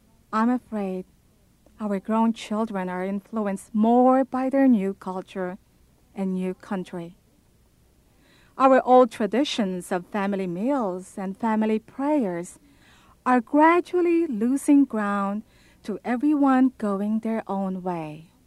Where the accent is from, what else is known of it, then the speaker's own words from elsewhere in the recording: San Quintin, Ilocos Region, Philippines; moved away as an adult; now in United States; I am a Filipina, born 48 years ago in San Quintin, Pangasinan. I've been living in America for the past 12 years.